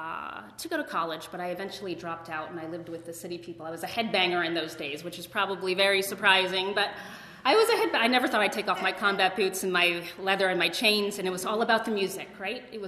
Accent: East Coast, United States; also born or lived in Pennsylvania; now in California, United States; So I grew up on the East Coast. I am not from California. I came here on what we call a geographic.

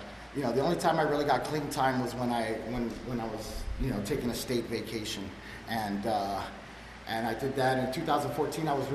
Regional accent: Hollywood, California, United States; And a little bit about me. I grew up in the Hollywood area.

